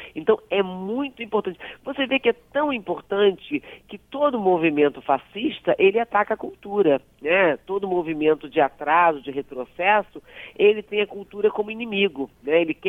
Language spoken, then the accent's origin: Portuguese; Brazil; mas eu tenho muito mais recursos para enfrentá-lo do que aqui no Brasil, mesmo sendo eu brasileira, entende?